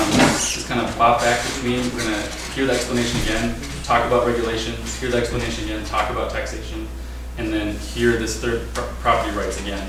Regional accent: North Dakota, United States; I'm from North Dakota, it's a mess.

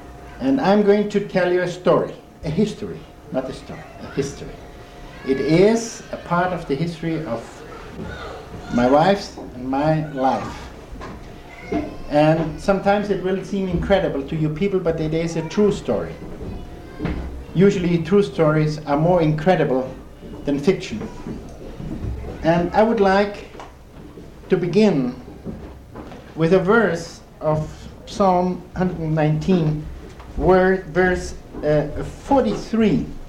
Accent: Brazil; I'm from Brazil, third generation Brazilian.

